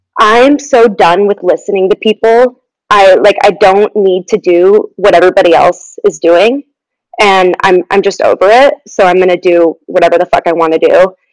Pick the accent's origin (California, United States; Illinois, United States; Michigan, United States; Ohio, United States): California, United States; San Diego; Yeah, so I grew up in San Diego, California. I went to Torrey Pines High School.